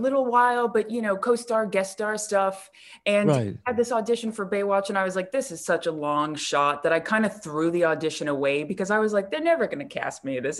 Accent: New York, United States; I grew up in New York when there were scouts on every corner saying, right.

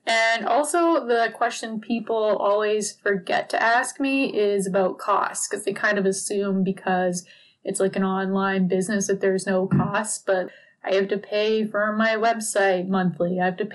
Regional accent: Caroline, Alberta, Canada; now in Calgary, Canada; Also went to school in Red Deer. And I went to high school in Rocky Mountain House. And I grew up in Caroline, Alberta. So definitely, you know, rural Alberta girl, grew up on a farm.

